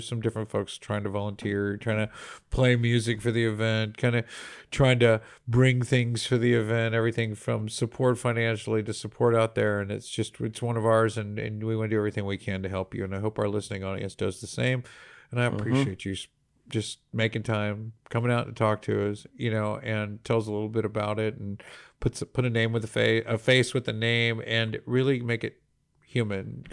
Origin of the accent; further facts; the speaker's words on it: Texas, United States; Yeah, because we're born in the 90s. We're Texan.